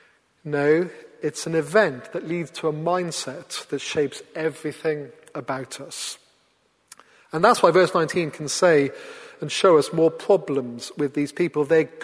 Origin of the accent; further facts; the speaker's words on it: Wales, United Kingdom; born there; they went to very great lengths, including air travel, much later in pregnancy than would today be allowed, to ensure that I was born in Wales.